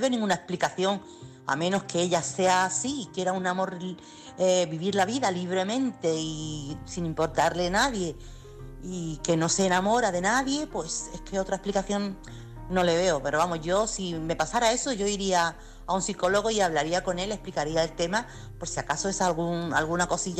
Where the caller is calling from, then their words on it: Chiclana, Andalusia, Spain; corresponsal de Chiclana.